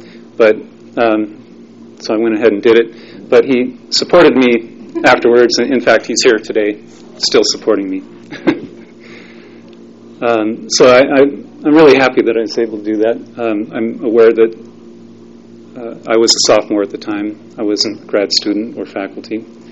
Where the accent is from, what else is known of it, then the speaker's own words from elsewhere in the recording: California, United States; I didn't come from Utah, I was from Northern California.